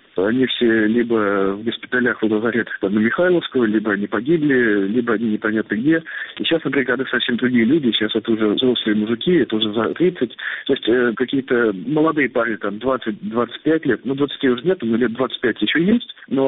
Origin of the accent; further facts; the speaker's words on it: Moscow, Russia; Я говорю, что я москвич, я москаль, вообще никаких вопросов, абсолютно.